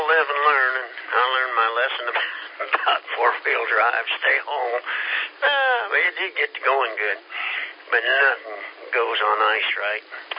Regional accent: Kansas, United States; Snow, don't worry me. I'm from Kansas. Ice, that's another story.

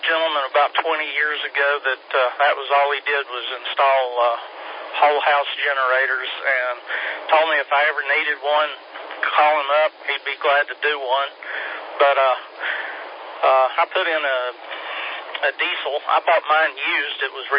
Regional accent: Nebraska, United States; born there; I'm not, I'm from an area not far from there. I was born in Nebraska. I do know for a fact that I wasn't there long

